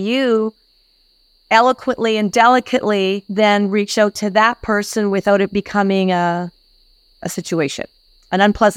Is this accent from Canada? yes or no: yes; Canada; now in United States; I'm from Canada, so we have a little bit more of a break between Thanksgiving and Christmas.